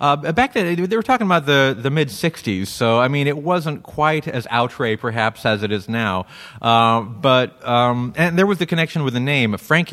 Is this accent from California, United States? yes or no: yes; Lynwood, California, United States; I grew up in Linwood. I am, in fact, straight out of Linwood.